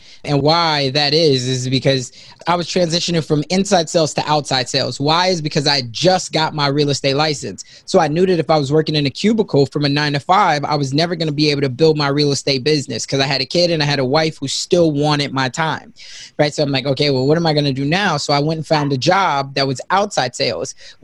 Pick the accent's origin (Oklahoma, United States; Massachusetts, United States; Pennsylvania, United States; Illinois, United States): Illinois, United States; Chicago; now in Omaha, United States; I'm here now in Omaha, Nebraska, by way of Chicago. So I'm originally from South Side of Chicago, raised by a single mom.